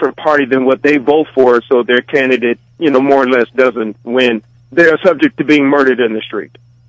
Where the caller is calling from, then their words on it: Alexandria, Virginia, United States; I'm calling from Alexandria, Virginia.